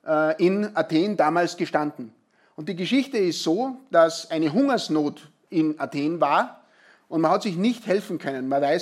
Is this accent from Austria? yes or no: yes; Austria; Das ist so, wie wenn ich als Österreicher in die Schweiz komme